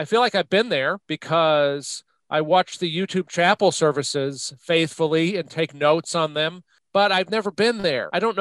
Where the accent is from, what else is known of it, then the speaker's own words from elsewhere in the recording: Minneapolis, Minnesota, United States; I was going to go to the Twin Cities, which is actually my hometown, Minneapolis-St. Paul